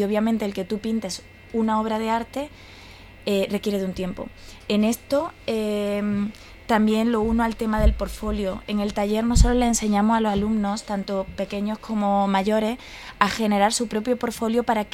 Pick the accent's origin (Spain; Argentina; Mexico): Spain; Córdoba, Andalusia; y aludo a Córdoba porque soy cordobesa